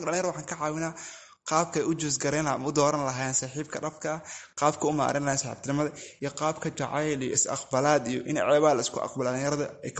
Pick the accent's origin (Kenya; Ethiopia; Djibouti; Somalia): Kenya; asalkii waxaan ka imaaday reer Kenya ahay, dadka dhalinyarada qaxootiga wax ku soo bartaa ahay.